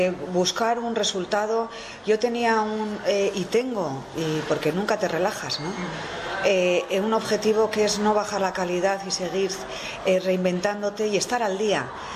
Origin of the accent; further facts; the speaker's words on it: San Sebastián, Basque Country, Spain; born there; Bueno, yo tengo la suerte que yo nací en San Sebastián.